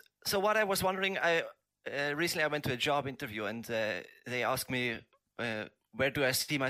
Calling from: Zurich, Switzerland; English is a second language; I'm calling from Zurich.

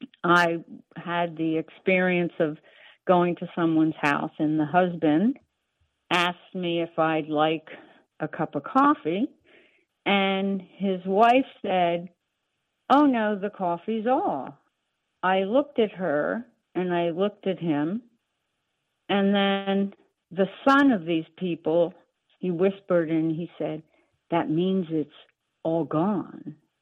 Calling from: Rye, New York, United States; also born or lived in Pennsylvania; I'm calling from Rye, New York.

